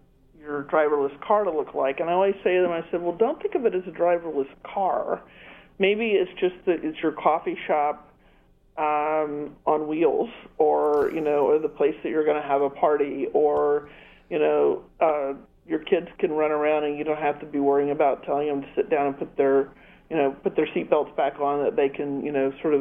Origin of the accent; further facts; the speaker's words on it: Texas, United States; I grew up in Texas. You know, I rode in a huge old Chevrolet Impala up from Houston there.